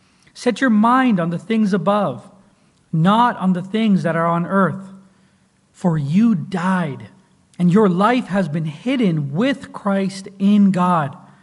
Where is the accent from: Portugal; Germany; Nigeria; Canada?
Canada; now in California, United States; I'm not from here. I love California, I love the church, I love the seminary, but I had almost forgotten that I'm a Canadian citizen living in a foreign country. I'm a foreigner in this land.